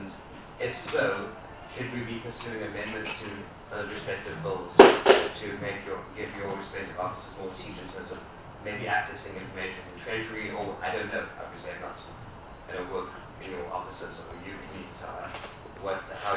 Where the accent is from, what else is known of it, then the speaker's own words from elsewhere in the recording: Gauteng, South Africa; I'm also from the Democratic Alliance, and I am from Gauteng.